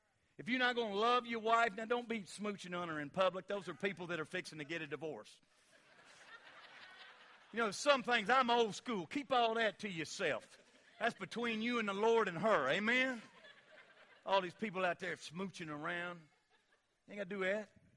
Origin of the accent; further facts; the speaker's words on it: United States; Because I'm an American.